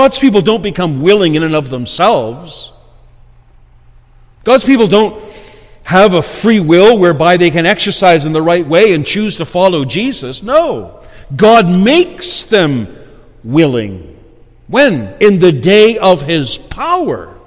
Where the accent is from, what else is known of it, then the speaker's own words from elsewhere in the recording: Ontario, Canada; because I was from Ontario, and I was used to trees growing straight.